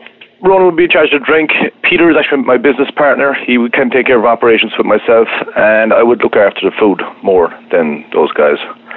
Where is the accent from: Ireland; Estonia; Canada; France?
Ireland; Munster; moved away as an adult; now in Houston, United States; Yes, I'm from County Cork in Ireland. I moved over here about 4 years ago.